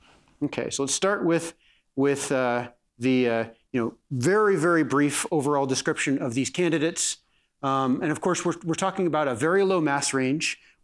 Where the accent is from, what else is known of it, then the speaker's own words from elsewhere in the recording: Colorado, United States; I am originally from Colorado, so it's felt like that this week.